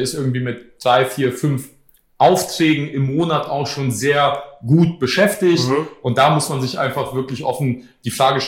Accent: Poland; born there

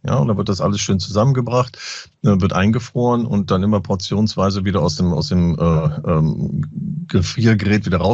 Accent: Lower Saxony, Germany; ich komme ja aus Ostfriesland.

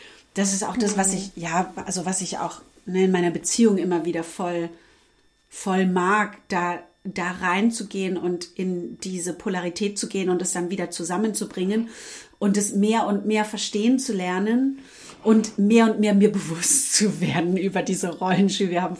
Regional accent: Germany; weil die kein Saunatuch unter ihrem Po haben und ich das einfach gar nicht verkraften kann als Deutsche.

